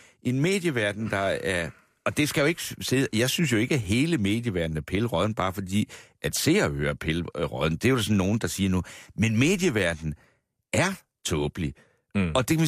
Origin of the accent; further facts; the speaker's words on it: Svendborg, Region of Southern Denmark, Denmark; i min hjemby, Svendborg